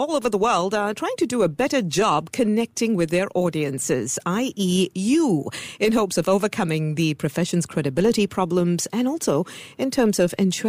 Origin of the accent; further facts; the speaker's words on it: Singapore; I was born in Singapore and I was bred here.